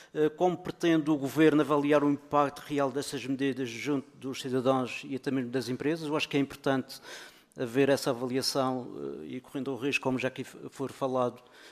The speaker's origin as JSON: {"language": "Portuguese", "region": "Madeira", "country": "Portugal", "said": "estou a puxar a brasa à sardinha como madeirense que sou."}